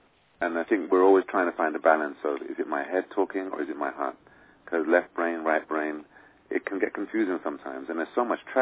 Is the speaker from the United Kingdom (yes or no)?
yes; London, United Kingdom; born there; I mean, I was born in London and my family are from the Caribbean, so I don't have any kind of direct link with that.